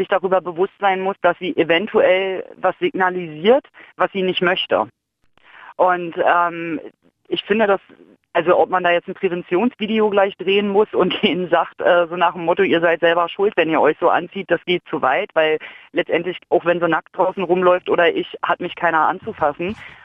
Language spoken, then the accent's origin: German; Berlin, Germany; ich bin auch in Berlin aufgewachsen